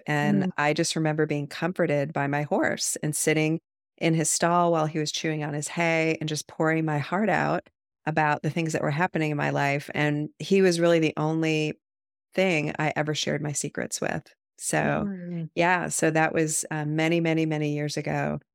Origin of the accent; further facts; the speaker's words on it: Ohio, United States; So I grew up in Ohio in a really nice home that my dad was a very successful businessman